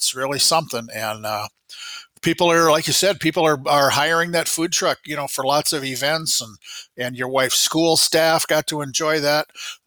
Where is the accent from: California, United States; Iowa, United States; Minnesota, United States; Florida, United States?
Iowa, United States; I'm from Iowa, meat and potatoes, and I'm pretty happy.